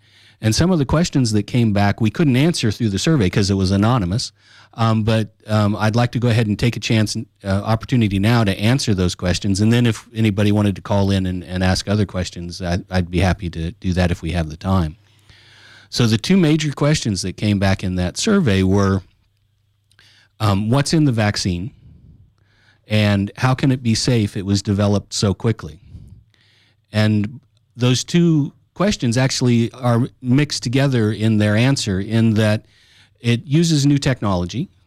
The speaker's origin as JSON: {"language": "English", "country": "United States", "said": "I come from the United States, and I was a university professor at a medical school or several medical schools in the U.S."}